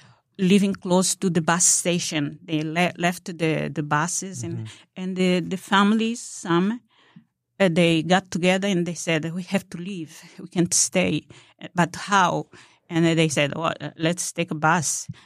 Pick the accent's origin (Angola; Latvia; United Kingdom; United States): Angola; moved away; Angola. We came from Angola